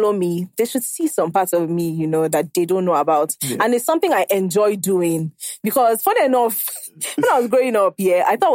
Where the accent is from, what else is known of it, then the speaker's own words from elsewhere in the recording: Ajegunle, Lagos, Nigeria; Well, growing up was not easy because I grew up in Ajegunle, and Ajegunle is not a place where you raise a child.